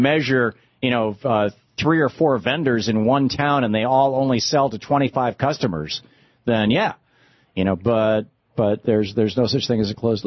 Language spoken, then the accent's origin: English; Lansing, Michigan, United States; I grew up in Lansing in Michigan, southern Michigan, and a lot of my cousins, you know, lived up north